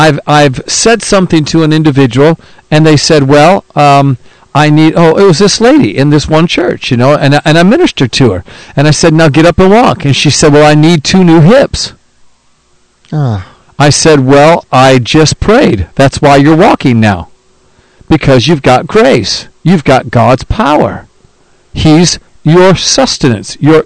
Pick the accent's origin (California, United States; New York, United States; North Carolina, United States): New York, United States; Well, I'm from New York.